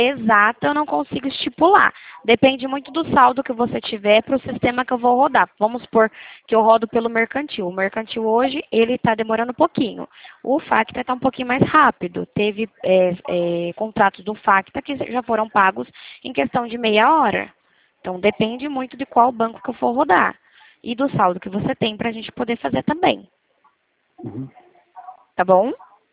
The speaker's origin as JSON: {"language": "Portuguese", "town": "Limeira", "region": "São Paulo", "country": "Brazil", "said": "Sou de Limeira, interior de São Paulo"}